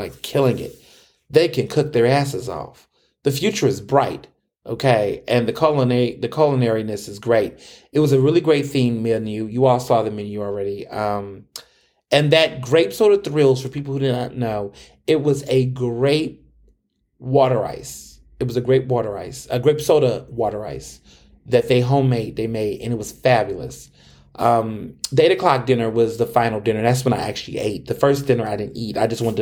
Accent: Houston, Texas, United States; now in Philadelphia, United States; And when I first came to Philly, you know, I'm from Houston. I have to remind you all. So I know barbecue.

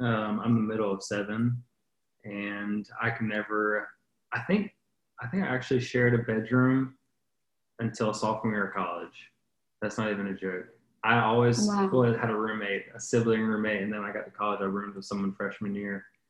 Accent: Fairhope, Alabama, United States; But my family moved to Fairhope when I was in middle school, so I say I'm from Fairhope.

